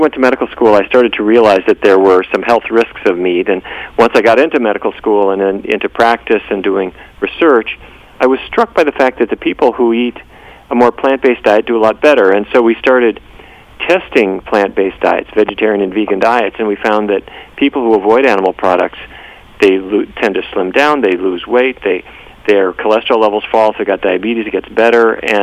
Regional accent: Fargo, North Dakota, United States; I grew up in Fargo, North Dakota, and my grandpa and every generation back as far as I can trace was actually in the cattle business.

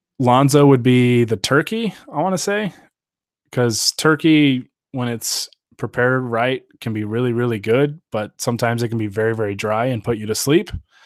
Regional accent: Idaho, United States; Shout out to my home state of Idaho for producing a lot of the potatoes.

